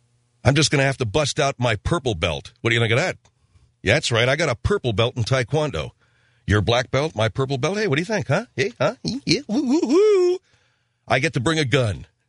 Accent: United States; Being an American, I know those things.

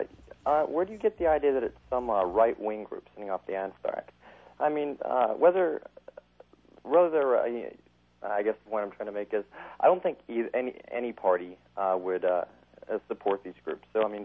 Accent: Texas, United States; You know, I guess I'm from Texas

